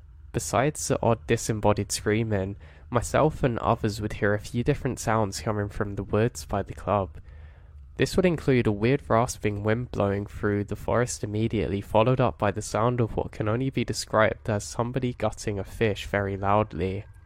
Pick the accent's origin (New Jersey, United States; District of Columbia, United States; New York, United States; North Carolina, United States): New York, United States; I grew up in New York and I know what a lighting bug looks like, but these aren't those.